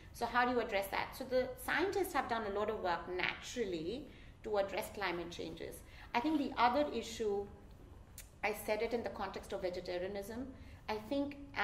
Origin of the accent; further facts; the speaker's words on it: India; And so this was really a fight for dignity and respect, you know, that we are Indian, we are.